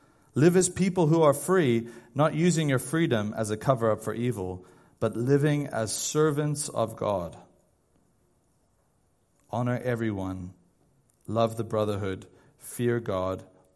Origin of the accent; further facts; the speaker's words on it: United States; And I mean, being an American citizen, I think about January 6th, where they stormed the Capitol.